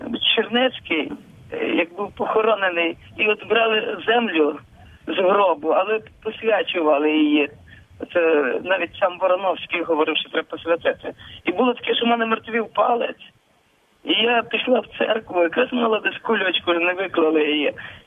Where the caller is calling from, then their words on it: Lviv, Lviv Oblast, Ukraine; я зі Львова.